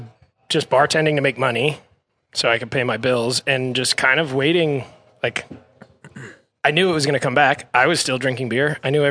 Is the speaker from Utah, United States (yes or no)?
yes; Park City, Utah, United States; now in California, United States; Yeah, I'm from Park City. I grew up in Park City.